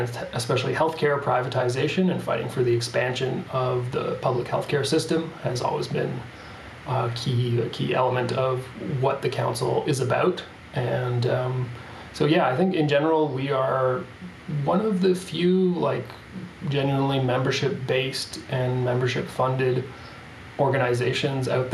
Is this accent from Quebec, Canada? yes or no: yes; Montreal, Quebec, Canada; as someone coming to this from Montreal, I'm based in Montreal. I grew up in Montreal. I've lived my whole life in Montreal.